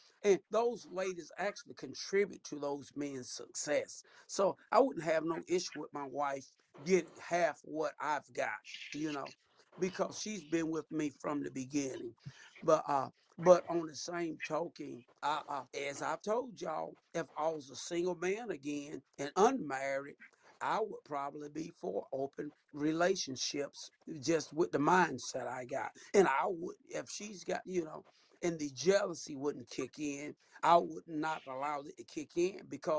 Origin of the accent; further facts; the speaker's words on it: South Carolina, United States; I'm a country boy. I'm from South Carolina.